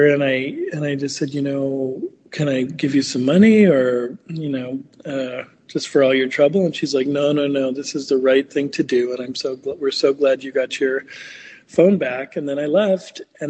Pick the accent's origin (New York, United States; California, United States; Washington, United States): New York, United States; And I just, you know, as a New Yorker, I was like, God, that's amazing that a cab driver would